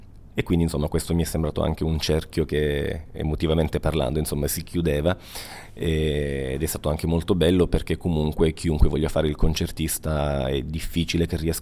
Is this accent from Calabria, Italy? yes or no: yes; Palmi, Calabria, Italy; Io vengo da Palmi, anche se sono nato a Reggio Calabria, ma sono cresciuto a Palmi, il paese natale di Francesco Cilea.